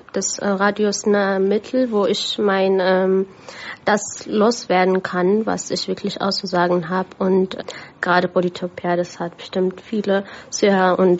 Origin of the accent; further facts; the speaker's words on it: Ethiopia; now in Germany; Ich komme aus Äthiopien und bin hier seit 7 Jahren.